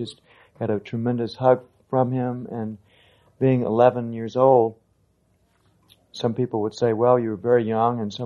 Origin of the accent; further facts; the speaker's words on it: Hope Valley, North Carolina, United States; in addition to growing up in Hope Valley in North Carolina, remembering getting hit with a rock near my eye.